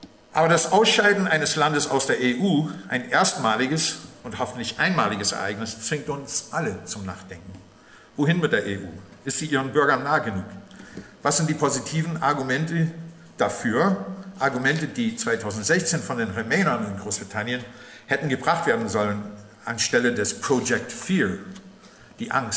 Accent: Ireland; Ich weiß auch als Ire, dass unser Land im Süden seit 1973 und im Norden seit den 90er Jahren weltoffener und reicher geworden ist.

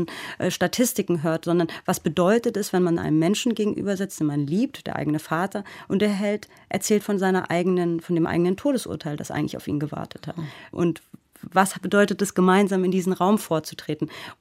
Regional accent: Germany; Ich bin ja eben auch Kind von einem jüdischen Stiefvater, der Kind von Shoah-Überlebenden ist. Ich bin Deutsche, die hier groß geworden ist.

